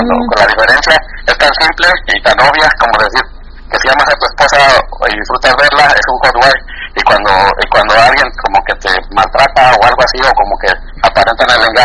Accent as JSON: {"language": "Spanish", "region": "Mexico City", "country": "Mexico", "lives_now": "Kansas City, United States", "said": "Yo soy de en Kansas City, pero realmente yo soy de la Ciudad de México."}